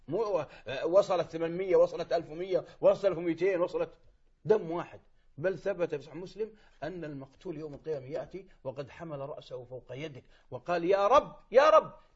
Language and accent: Arabic; Saudi Arabia; وعندكم الكويت وعندنا في السعودية هذا موجود